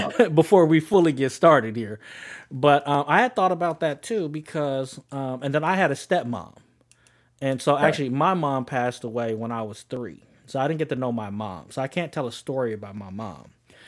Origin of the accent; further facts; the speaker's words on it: Oakland, California, United States; And growing up, I grew up in East Oakland